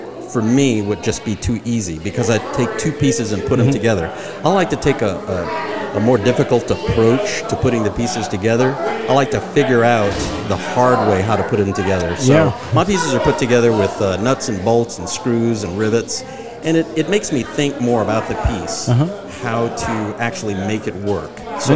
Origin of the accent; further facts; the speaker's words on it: Roswell, New Mexico, United States; born there; I was born in Roswell, New Mexico.